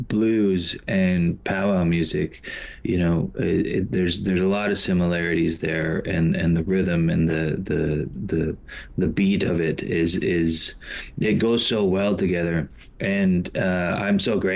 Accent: Alberta, Canada; also born or lived in New York / Montreal / Vancouver; I'm from Central Alberta. My tribe is from Beaver Lake Cree Nation. I'm Cree Métis from Central Alberta.

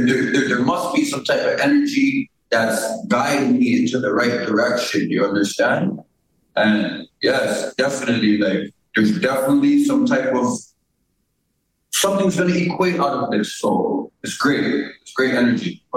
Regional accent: Toronto, Ontario, Canada; I'm from Toronto, west end of Toronto.

